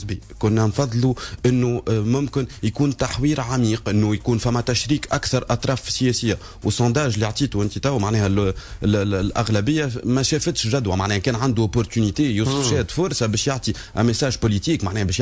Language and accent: Arabic; Tunisia; عندنا في تونس ازمه ثقه، عندنا ازمه امل زاد.